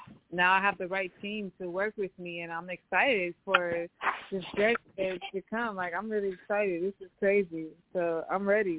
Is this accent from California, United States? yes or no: yes; Inglewood, California, United States; No, I'm born and raised. I was born and raised in California. It's from Inglewood.